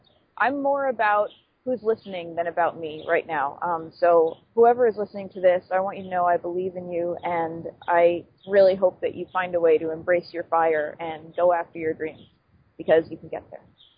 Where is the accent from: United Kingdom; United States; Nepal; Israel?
United States; New York; I'm a New Yorker, but I have Pennsylvania, and I just have, I don't know, some kind of weird kindred spirit thing going on.